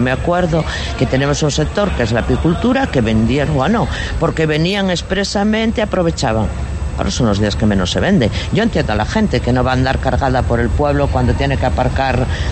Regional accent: La Espina, Asturias, Spain; born there; yo mucho más vieja que él, y además yo nací en un pueblo en La Espina, 12 kilómetros de aquí

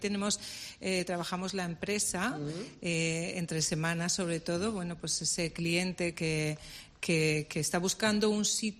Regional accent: Valladolid, Castile and León, Spain; Para mí, que soy de Valladolid, siempre lo tuvo

